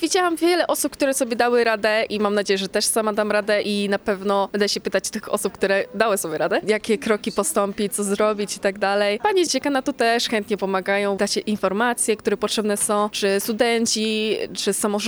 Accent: Lubawa, Warmian-Masurian Voivodeship, Poland; pochodzę z Lubawy.

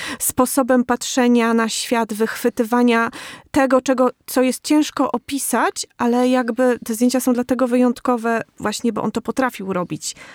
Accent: Podlaskie Voivodeship, Poland; Ja też pochodzę właśnie z Podlasia i czego ja doświadczyłam, jeśli chodzi o pejzaż, o krajobraz, jeszcze w dzieciństwie

